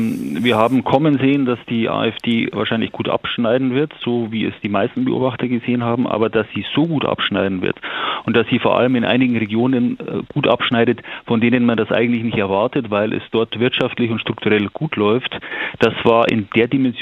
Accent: Bavaria, Germany; natürlich muss ich das als Bayer sagen

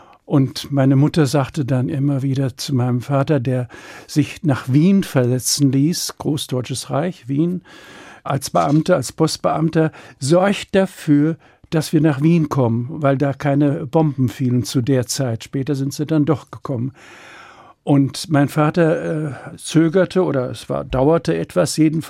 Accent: Dortmund, North Rhine-Westphalia, Germany; Ja, also ich bin ja ein Kriegskind, geboren in Dortmund.

